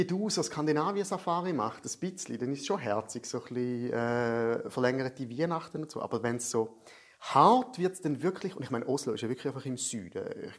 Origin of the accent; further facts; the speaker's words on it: Thurgau, Switzerland; also born or lived in Schaffhausen; die ersten 11 Jahre von meinem Leben habe ich im Thurgau gewohnt, also in Schlattingen. Schlattingen ist aber, es ist eigentlich nur geografisch, Thurgau mental ist es Schaffhausen. Also so drum, ich sehe mich eigentlich immer so als Schaffhauser Aszendent Thurgauer.